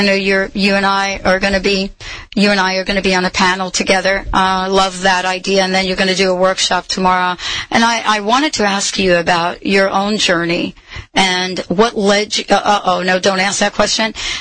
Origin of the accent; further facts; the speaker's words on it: New York City, New York, United States; I grew up in New York, and I can remember my first time that I drove back into the city, and I didn't see the towers.